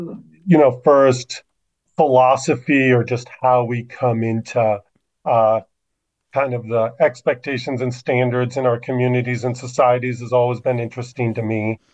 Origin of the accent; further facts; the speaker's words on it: Minneapolis, Minnesota, United States; born there; Immigrant parents, first generation, born in Minneapolis